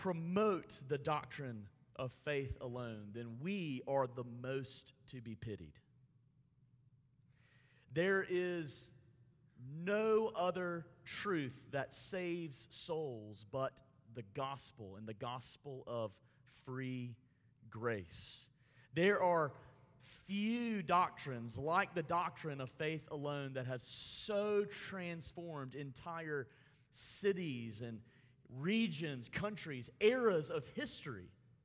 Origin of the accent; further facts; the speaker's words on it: Montgomery, Alabama, United States; In the church I grew up in Montgomery, Alabama, Trinity Presbyterian Church, another PCA church